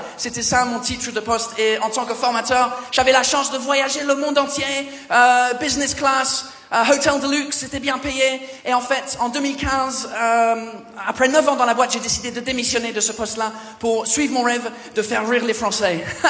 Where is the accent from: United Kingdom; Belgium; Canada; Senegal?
United Kingdom; England; French is a second language; je suis anglais, et puis vous les Français vous faites des trucs bizarres.